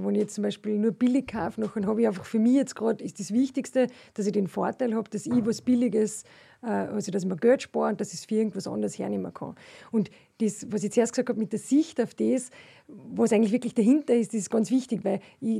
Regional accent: Austria; Das, was man natürlich nachher als Österreicher 1:1 für voll nimmt und überhaupt keinen Unterschied macht.

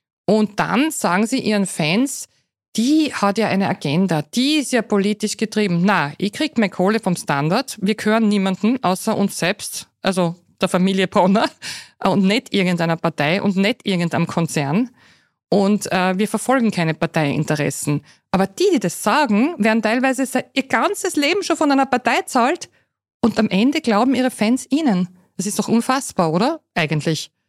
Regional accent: Austria; als kleines Kind in Österreich, da war ja die NS-Zeit gar nicht so lang her

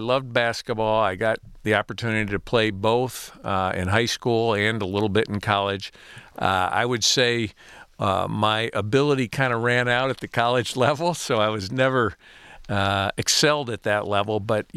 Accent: Midland, Michigan, United States; Sure. I grew up in Midland, Michigan. My parents both came to Michigan from Indiana, where they both grew up on farms.

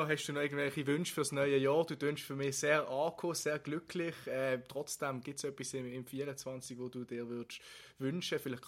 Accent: Switzerland; Also wir als Schweizer werden als Bünzli oft bezeichnet.

